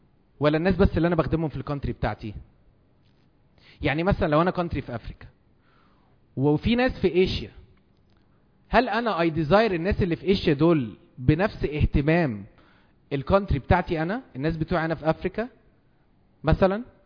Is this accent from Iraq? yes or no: no; Egypt